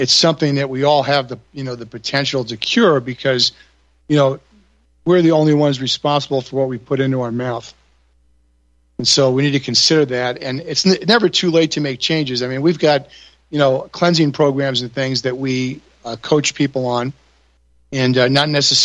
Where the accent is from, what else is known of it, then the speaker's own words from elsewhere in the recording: New York, United States; I grew up in New York, you know, primarily with Italians, and I love to eat.